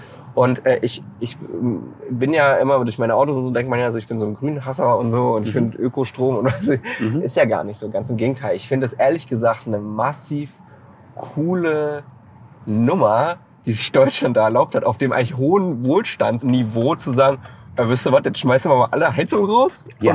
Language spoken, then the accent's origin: German; Laos; also born or lived in South Africa; Ich bin in Laos groß geworden.